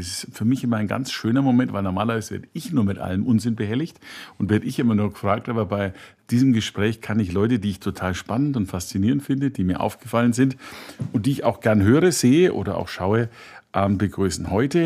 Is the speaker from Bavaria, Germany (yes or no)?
yes; Nuremberg, Bavaria, Germany; ich komme aus dem Nürnberger Westen, Zirndorfer Freibad, ich kenne das alles.